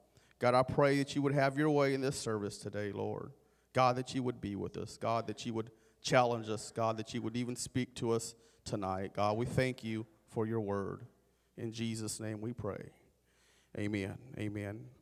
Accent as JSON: {"language": "English", "region": "California", "country": "United States", "said": "I'm a Californian missionary here tonight."}